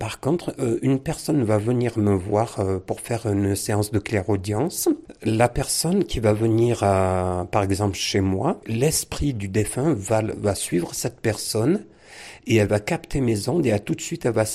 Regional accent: Briançon, Provence-Alpes-Côte d'Azur, France; je suis natif de Briançon. J'ai essayé de quitter ma région quelques fois, mais mes montagnes me manquaient trop. Je suis revenu à mes sources.

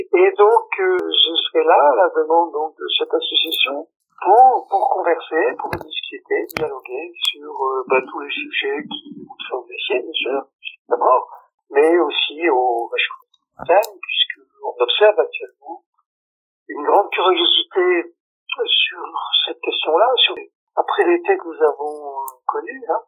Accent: Briançon, Provence-Alpes-Côte d'Azur, France; born there; On vit à Briançon. Comme moi, je suis né à Briançon

